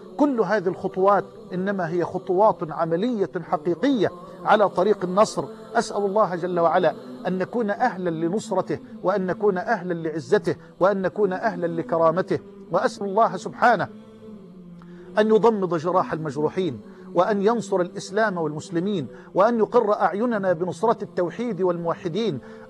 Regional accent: Egypt; بلدنا مصر

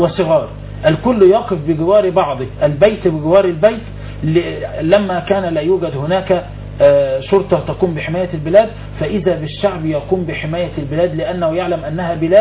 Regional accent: Egypt; نحن شعب مصري

